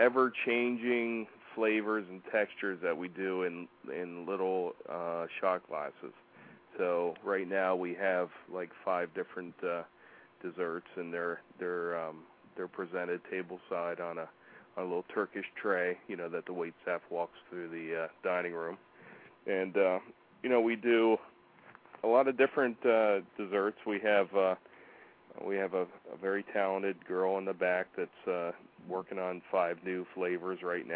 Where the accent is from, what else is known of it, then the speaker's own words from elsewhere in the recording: Hershey, Pennsylvania, United States; I grew up in Hershey, PA, and in the late 70s they did the Inner Harbor, and I was always hanging out down there.